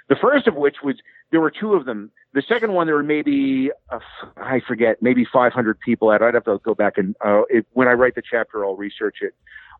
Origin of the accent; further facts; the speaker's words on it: Newark, New Jersey, United States; Family, we're from Newark, New Jersey originally. My cousin's still up in that area.